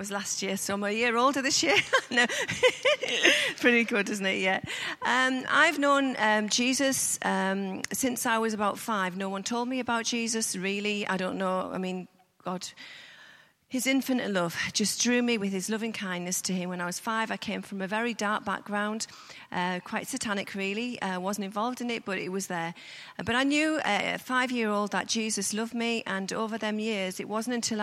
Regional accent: Newton Aycliffe, North East England, United Kingdom; I come from a place called Newton Aycliffe near Darlington.

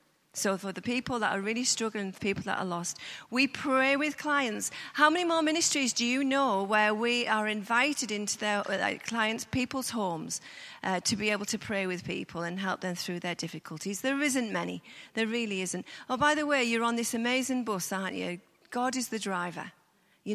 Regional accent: Newton Aycliffe, North East England, United Kingdom; I come from a place called Newton Aycliffe near Darlington.

